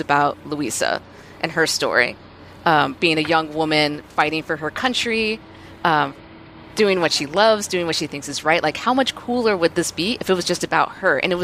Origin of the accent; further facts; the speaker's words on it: Southwest, United States; So I grew up in the Southwest, so I really responded to the depiction of, like, the desert, the lifestyle of the desert, sort of the mentality of the Southwest